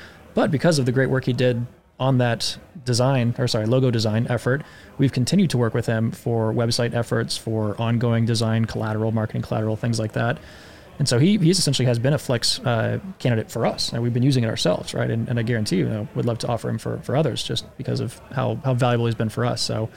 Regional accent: the South, United States; Well, I grew up in the American South.

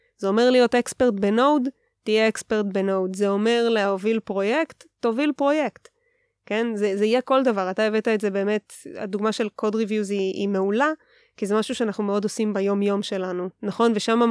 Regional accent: Haifa, Haifa District, Israel; אני מקריית חיים.

